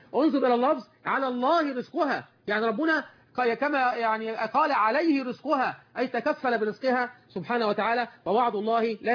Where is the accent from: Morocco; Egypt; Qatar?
Egypt